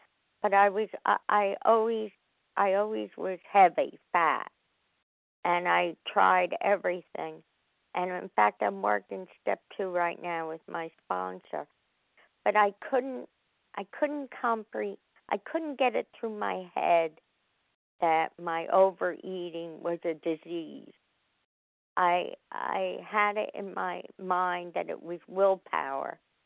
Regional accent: New Jersey, United States; I'm from South Jersey, and I'm a compulsive overeater.

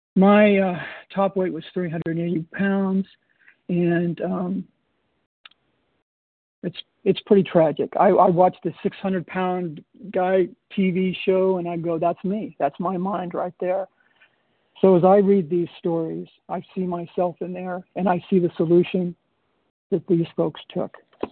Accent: Graham, Washington, United States; I'm from Graham, Washington.

